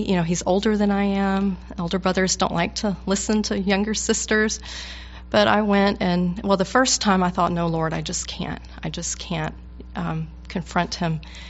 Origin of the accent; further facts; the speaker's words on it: Atlanta, Georgia, United States; I was brought up in Atlanta, Georgia, by very Southern parents, and as part of our culture, you don't offend people.